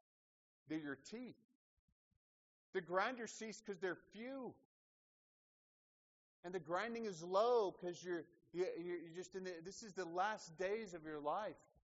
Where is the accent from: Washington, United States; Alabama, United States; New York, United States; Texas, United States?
Alabama, United States; Dothan; they opened the first wave pool in all of Alabama, and they opened it right in my hometown, Dothan, Alabama.